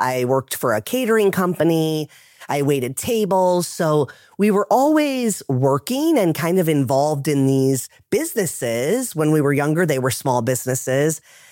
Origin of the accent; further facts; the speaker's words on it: Wisconsin, United States; I'm a Midwest millennial. I grew up in Wisconsin.